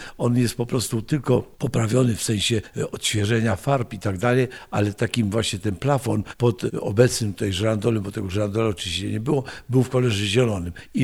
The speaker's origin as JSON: {"language": "Polish", "town": "Skępe", "region": "Kuyavian-Pomeranian Voivodeship", "country": "Poland", "tie": "born there", "said": "ja się urodziłem w takim niedużym miasteczku w województwie kujawsko-pomorskim, Skępe, gdzie właśnie jest takie bardzo, bardzo renesansowe, zabytkowe sanktuarium Matki Boskiej Skępskiej."}